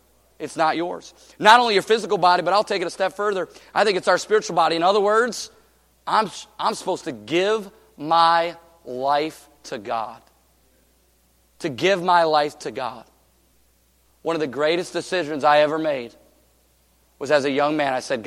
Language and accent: English; Michigan, United States; now in Oregon, United States; I grew up in Michigan. My wife was from Virginia.